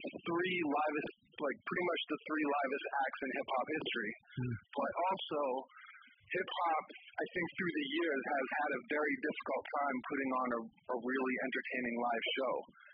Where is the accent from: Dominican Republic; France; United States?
United States; Rhode Island; And so I come from Rhode Island. You know, it's not a very it wasn't saturated in hip hop to any degree.